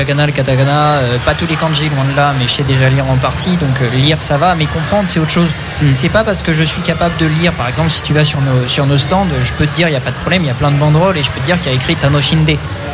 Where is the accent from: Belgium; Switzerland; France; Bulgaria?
France; Heureusement qu'on est français.